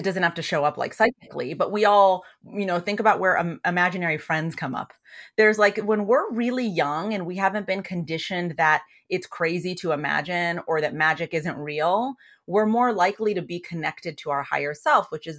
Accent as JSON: {"language": "English", "region": "Rocky Mountains", "country": "United States", "tie": "born or raised there", "said": "And so for me, I grew up in the Rocky Mountains, which is such an insane gift because it is a very magical place."}